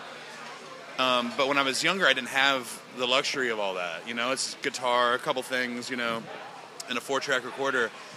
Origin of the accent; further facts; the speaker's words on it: Missouri, United States; Because, you know, I was a kid from Missouri. I went to New York City. I got to experience some stuff.